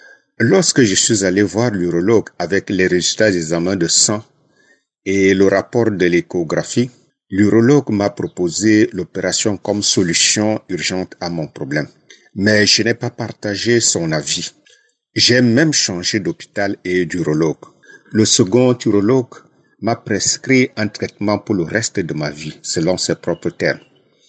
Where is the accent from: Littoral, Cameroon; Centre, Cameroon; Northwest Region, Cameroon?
Littoral, Cameroon; Douala; je suis Camerounais vivant à Douala.